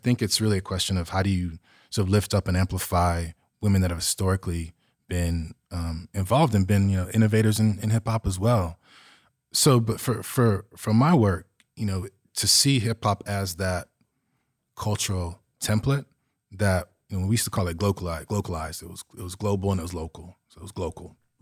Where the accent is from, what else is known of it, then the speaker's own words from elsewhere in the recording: Galveston, Texas, United States; also born or lived in Nottingham, United Kingdom; Like I said, I have Jamaican parents, moved to the States in the late 70s. So I was born in Nottingham, England, and then moved to Galveston, Texas, and then spent my summers in Nottingham, and then came back to Galveston.